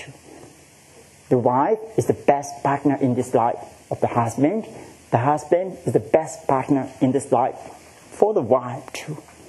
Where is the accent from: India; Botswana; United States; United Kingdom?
India; born there; English is a second language; I was born in the India too.